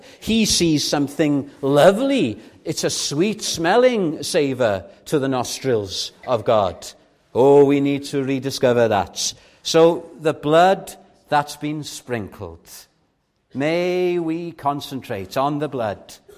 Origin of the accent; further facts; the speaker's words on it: Wales, United Kingdom; Maybe as Welsh people, we tend to equate saying to the Lord how bad things are to great spirituality.